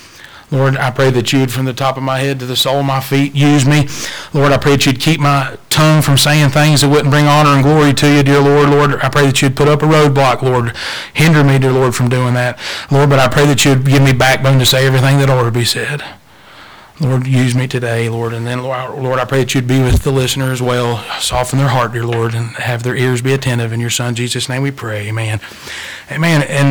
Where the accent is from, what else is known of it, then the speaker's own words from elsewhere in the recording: California, United States; born there; I was born there. I don't remember it. I was born in Mojave Desert